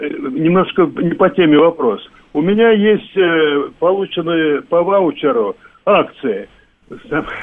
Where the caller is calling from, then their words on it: Moscow, Russia; я из Москвы.